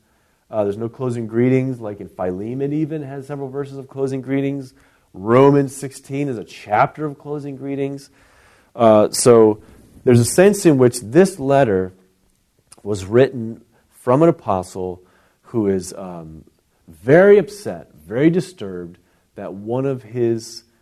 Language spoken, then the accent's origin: English; United States; For me, I'm an American Christian, and I think it's incumbent upon the American church to recognize all of the tribalisms that affect our culture.